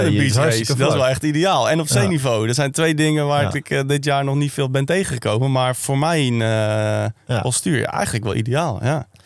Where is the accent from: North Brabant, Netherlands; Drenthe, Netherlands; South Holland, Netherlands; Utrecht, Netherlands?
Utrecht, Netherlands; Baarn; ik kom uit Baarn. Dat was echt letterlijk mijn oude thuis.